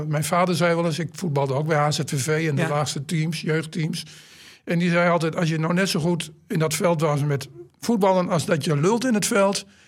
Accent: Hoogeveen, Drenthe, Netherlands; also born or lived in Weststellingwerf; Hoogeveen, waar ik opgegroeid ben. Ik ben er niet geboren. Ik ben in Westellingwerf geboren. Maar toen ik 1,5 jaar was, gingen mijn ouders naar Hoogeveen.

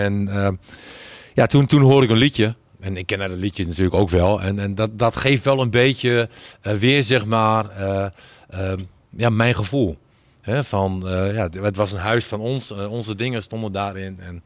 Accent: Groningen, Netherlands; ik ben in Paddepoel opgegroeid. In de Pezeustraat nummer 1. Daar waren flatjes 3 hoog. Prachtige wijk. En toen gingen we uiteindelijk verhuizen naar de Dierenriemstraat.

